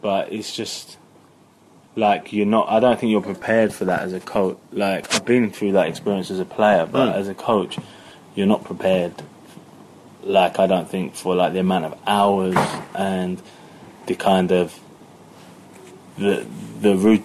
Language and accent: English; United Kingdom; I think that for our standpoint as British people, it's massive.